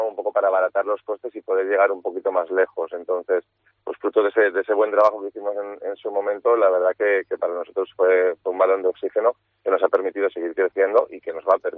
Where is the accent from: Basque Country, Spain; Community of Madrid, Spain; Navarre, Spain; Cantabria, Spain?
Cantabria, Spain; para mí como cántabro, un orgullo